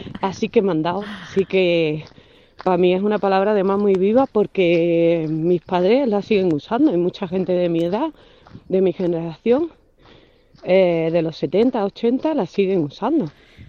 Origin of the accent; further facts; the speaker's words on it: Cádiz, Andalusia, Spain; Yo soy de Cádiz y sí que conocemos la palabra mandado y supongo que un montón de gente de Cádiz utilizará, en vez de recados ni nada de eso, mandado.